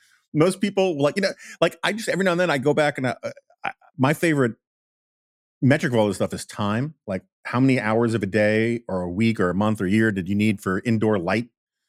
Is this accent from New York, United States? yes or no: yes; New York, United States; the hippies I grew up with in New York, they were just basically rebelling against their corporate lawyer parents